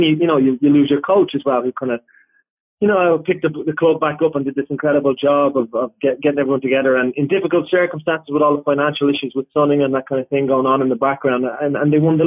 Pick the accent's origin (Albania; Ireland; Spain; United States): Ireland; even as an Irishman, I thought I was doubly happy when Italy beat England in the final of the Euros.